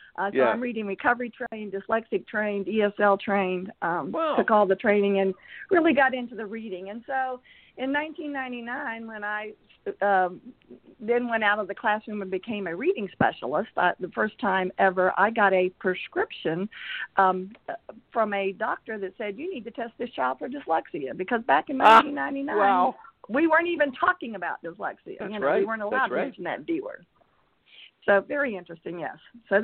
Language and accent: English; West Virginia, United States; I went to Marshall University, so I'm from the East Coast, if you know where that is.